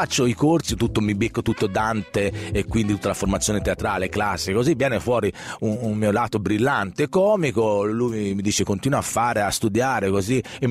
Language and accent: Italian; Ponteginori, Tuscany, Italy; quello è il capolinea, però nasce tutto dal mio paese. Il Salgerma si estrae a Ponte Ginori attraverso le tubature